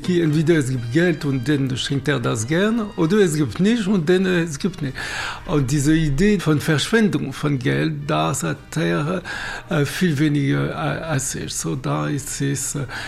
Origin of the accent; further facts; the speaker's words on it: Paris, Île-de-France, France; German is a second language; Ich habe, weil ich komme aus Paris, so ein Bedürfnis über Luxusprodukte